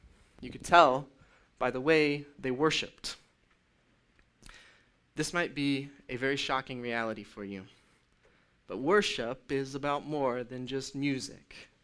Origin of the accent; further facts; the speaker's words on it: Indiana, United States; All that it means is that I'm from Indiana. People from Indiana are called Hoosiers.